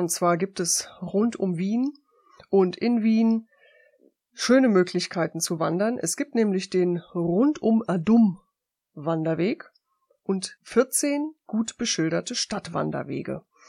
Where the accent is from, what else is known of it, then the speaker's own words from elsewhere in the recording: Wernigerode, Saxony-Anhalt, Germany; born there; weil ich komme aus dem Harz. Ich bin in Wernigerode geboren